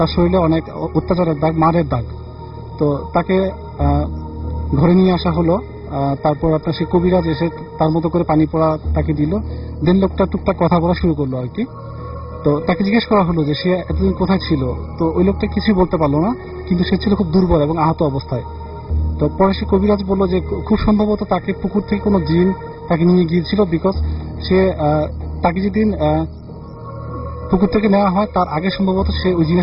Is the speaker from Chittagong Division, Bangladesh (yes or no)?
yes; Comilla, Chittagong Division, Bangladesh; আমার দেশের বাড়ি কুমিল্লাতে